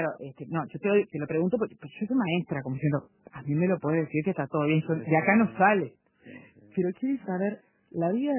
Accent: Uruguay; esas cosas son las características de que nos hacen a nosotros como ser uruguayos

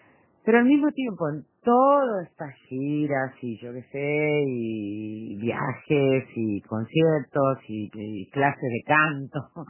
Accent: Villaguay, Entre Ríos, Argentina; Voy a ir a mi pueblo, a Villaguay, a Entre Ríos, a dar un concierto

